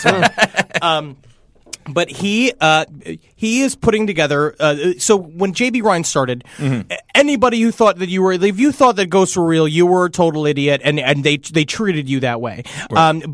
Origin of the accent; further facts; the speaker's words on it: Ireland; I'm quite Irish.